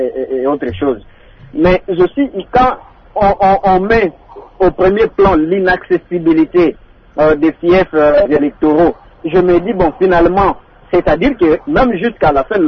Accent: Kindu, Maniema, DR Congo; Chez moi, à Kindu, par exemple, au Maniema

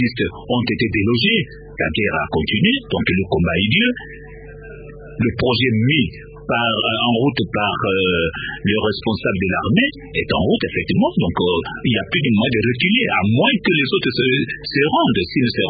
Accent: DR Congo; en tant que Congolais

